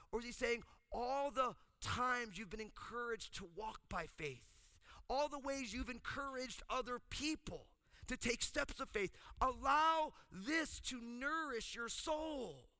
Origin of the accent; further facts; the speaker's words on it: New Jersey, United States; now in Marin County, United States; And before I went out to plant a church in New Jersey, my home state